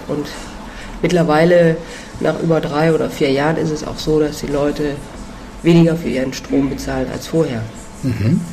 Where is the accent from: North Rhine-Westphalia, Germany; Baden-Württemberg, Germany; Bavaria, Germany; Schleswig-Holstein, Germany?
North Rhine-Westphalia, Germany; Düsseldorf; ich komme aus Düsseldorf und wohne hier, bin hier auch aktiv